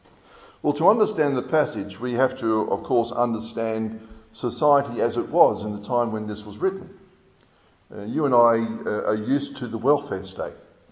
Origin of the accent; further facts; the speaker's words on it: Sydney, New South Wales, Australia; when I grew up in Sydney, it was required.